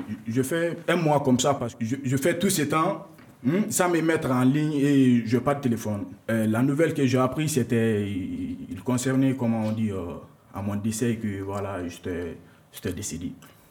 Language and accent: French; Guinea; Je suis d'origine guinéenne, voilà. Et je viens de la Guinée-Conakry.